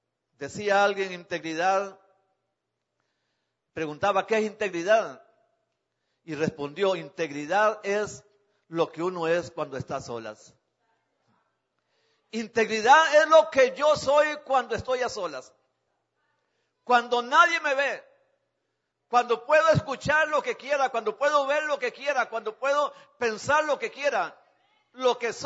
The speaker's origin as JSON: {"language": "Spanish", "country": "Costa Rica", "said": "Yo vengo de Costa Rica"}